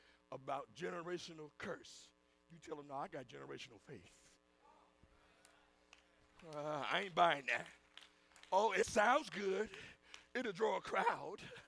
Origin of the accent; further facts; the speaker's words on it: Brooklyn, New York, United States; Y'all know I'm from Brooklyn, so sometimes it flashes in there sometimes.